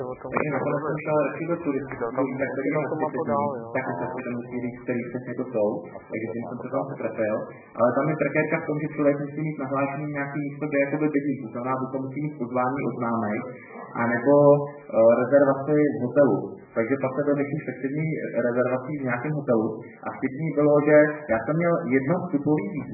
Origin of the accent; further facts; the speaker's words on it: Náchod, Hradec Králové Region, Czechia; jsem z Náchoda Polsky, jsem se dobrovolně naučil